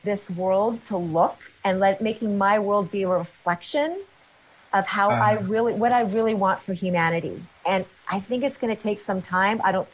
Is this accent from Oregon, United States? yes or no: yes; Portland, Oregon, United States; I was in Portland over the holidays, and it was, I mean, that was my hometown.